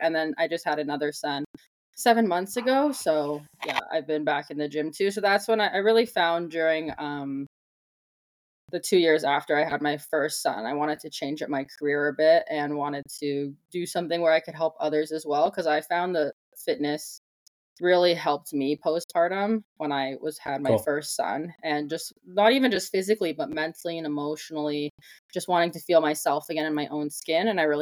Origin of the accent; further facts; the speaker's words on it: Mississauga, Ontario, Canada; So I grew up in Mississauga, Ontario, and I did high school there, of course, all my schooling